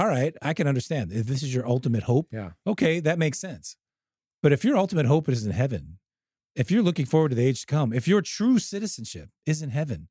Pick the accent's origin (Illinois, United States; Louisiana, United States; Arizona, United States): Illinois, United States; Chicago; I'm from Chicago, there were more Polish people in Chicago than there were in Warsaw.